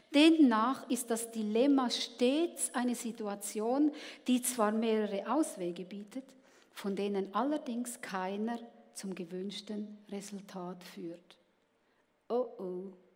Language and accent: German; Switzerland; ich bin auch Schweizerin, aber ich bin hier nicht im Exil.